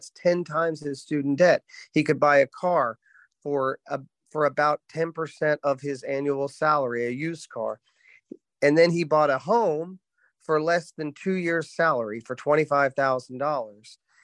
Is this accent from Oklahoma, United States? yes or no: yes; Thomas, Oklahoma, United States; now in Norman, United States; I'm originally from Western Oklahoma. Born and raised in a small town called Thomas, about 1,200 people.